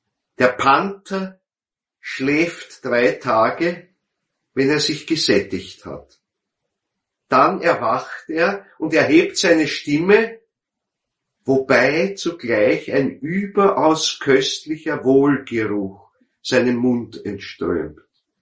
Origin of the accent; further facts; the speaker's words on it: Austria; Ja, da brauchen wir als Österreicher nicht weit gehen